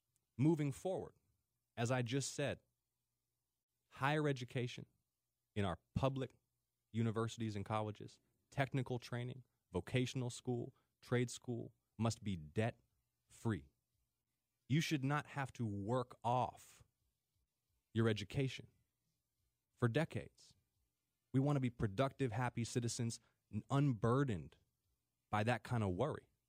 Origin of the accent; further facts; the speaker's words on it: Atlanta, Georgia, United States; I'm from Atlanta.